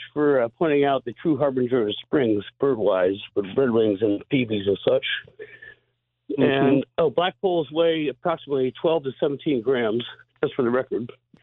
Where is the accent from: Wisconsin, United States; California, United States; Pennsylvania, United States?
Pennsylvania, United States; And I was very quizzy about that because, you know, I grew up in the Poconos in farmland.